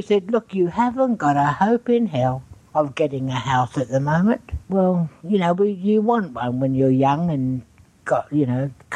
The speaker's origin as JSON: {"language": "English", "town": "Lambeth", "region": "London", "country": "United Kingdom", "tie": "born or raised there", "accent": "Cockney", "said": "I am a Cockney, born and bred."}